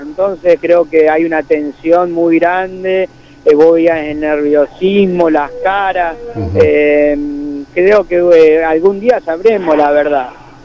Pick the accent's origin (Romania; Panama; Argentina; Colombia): Argentina; Buenos Aires; Yo soy porteño, amo Buenos Aires